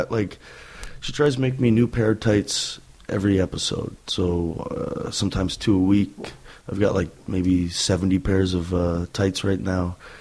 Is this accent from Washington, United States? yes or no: yes; Washington, United States; So I grew up in Washington State, and all we had was WWF on TV.